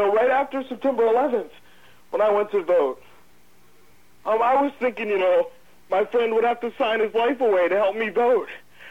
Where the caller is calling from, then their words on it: Virginia, United States; I'm calling from Virginia.